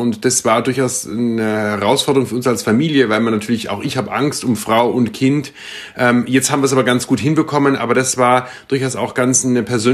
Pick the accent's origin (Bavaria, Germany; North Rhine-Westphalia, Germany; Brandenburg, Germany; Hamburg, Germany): Bavaria, Germany; Munich; ich komme aus München und für uns Münchner ist ja Norditalien nicht weit entfernt